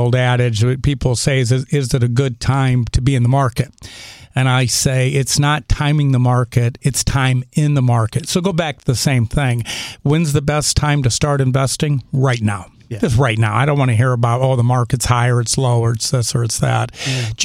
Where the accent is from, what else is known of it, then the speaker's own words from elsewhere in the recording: Indiana, United States; But, you know, I'm from Indiana, so and love Missouri. When I moved here, one of the great things, why this is such a great sports town, is I grew up a Cubs fan